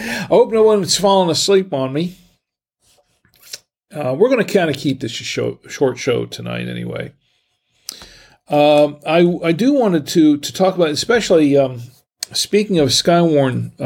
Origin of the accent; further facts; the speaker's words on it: Florida, United States; But I'm also, because I come from Florida.